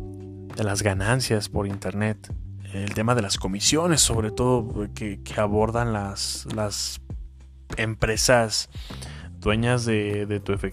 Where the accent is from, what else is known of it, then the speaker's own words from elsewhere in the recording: Mexico; Yo soy acá de México